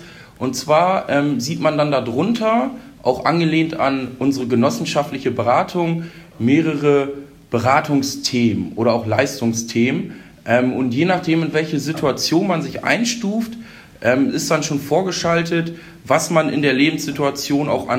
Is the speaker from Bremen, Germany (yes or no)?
no; Holdorf, Lower Saxony, Germany; Bin sonst auch gebürtiger Holdorfer, also sehr hier in der Gemeinde mit vielen Vereinen verwurzelt